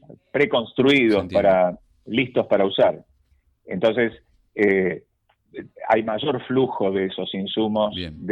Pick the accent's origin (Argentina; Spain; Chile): Argentina; Así que realmente es un orgullo, no solo personal, sino como argentino.